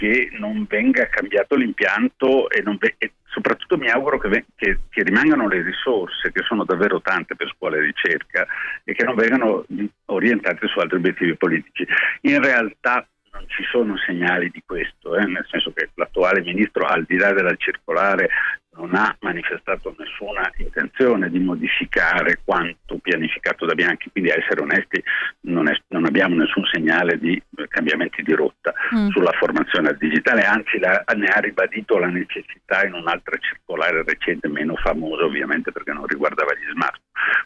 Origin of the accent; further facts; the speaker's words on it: Milan, Lombardy, Italy; io, pur essendo milanese, sono meridionalista, amo molto stare al sud, al di sotto del Po